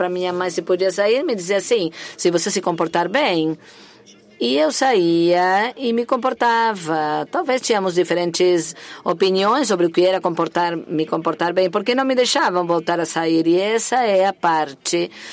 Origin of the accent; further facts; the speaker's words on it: Sweden; Eu sou sueco.